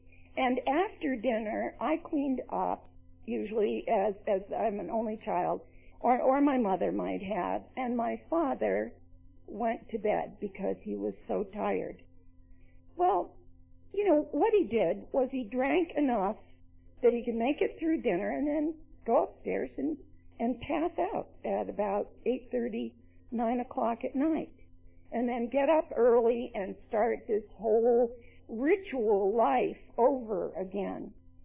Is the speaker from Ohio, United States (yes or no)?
no; New York, United States; I came from New York, and in New York, the areas are so large, I never even met a delegate.